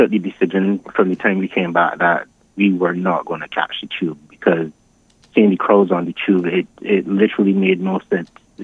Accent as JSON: {"language": "English", "region": "Saint Peter", "country": "Barbados", "lives_now": "London, United Kingdom", "said": "I am from St. Peter originally."}